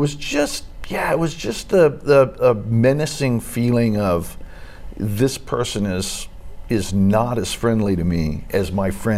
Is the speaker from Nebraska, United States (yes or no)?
yes; Lincoln, Nebraska, United States; So Lincoln, Nebraska is a city. So it was not a rural area. We were on the outskirts of the city.